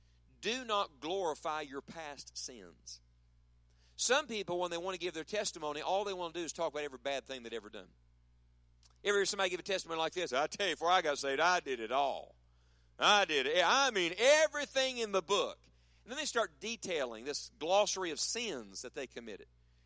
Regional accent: West Virginia, United States; I grew up in West Virginia. In West Virginia, everybody goes to church.

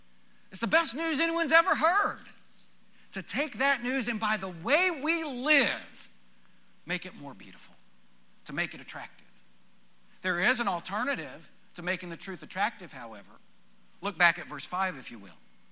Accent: Texas, United States; When I was growing up in West Texas, and I thought about this because I was out there preaching last Sunday, preached in my home church

